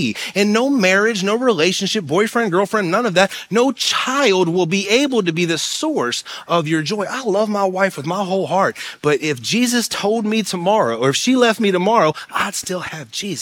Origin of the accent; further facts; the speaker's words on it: West Virginia, United States; I'm from West Virginia.